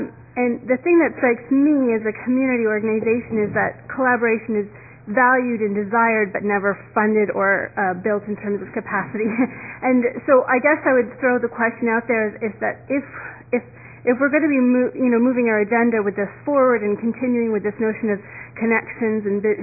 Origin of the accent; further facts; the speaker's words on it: Nova Scotia, Canada; I'm from Nova Scotia.